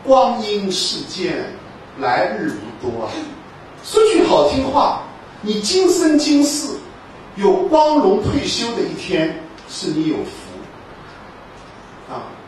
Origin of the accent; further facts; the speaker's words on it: China; 我现在接触社会上的男女老幼啊，有个很明显的感觉，我们中国人呢